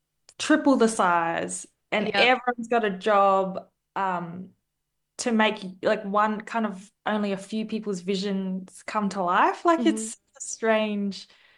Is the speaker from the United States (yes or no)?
no; Broome, Western Australia, Australia; I'm a proud Yawuru, Badi and Gidja woman. So I come from Broome, which is where I'm calling in from at the moment, which is my ancestral country here, Rubibi, in Western Australia. But I spent a bit of time in on Wurundjeri Woiwurrung country.